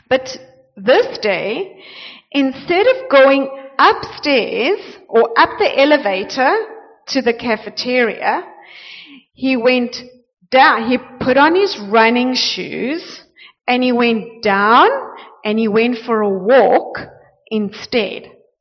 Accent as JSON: {"language": "English", "country": "South Africa", "said": "So I'm from South Africa. There's a very strong British influence there, and so 3 o'clock is tea time in the afternoon, right?"}